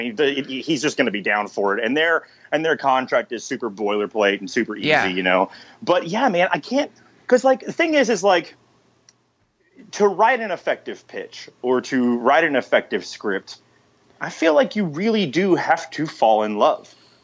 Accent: Garland, Texas, United States; I was born in Texas. I grew up in Garland, which is famous for only two things.

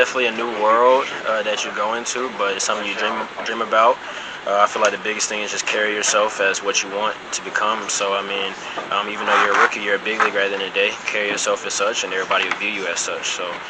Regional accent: Atlanta, Georgia, United States; From Atlanta, Georgia.

